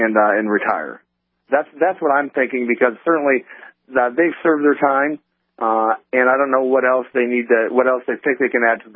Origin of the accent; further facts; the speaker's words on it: Ohio, United States; We got Virginia. Of course, we have my home state of Ohio.